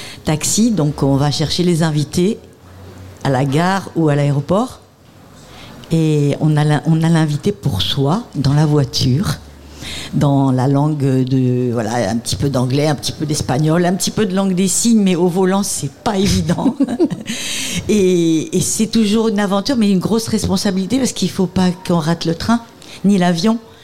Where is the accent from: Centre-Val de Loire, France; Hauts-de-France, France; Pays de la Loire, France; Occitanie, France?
Occitanie, France; moi je viens du Sud et j'ai mes amis du Sud que je retrouve, ils reviennent depuis l'Aude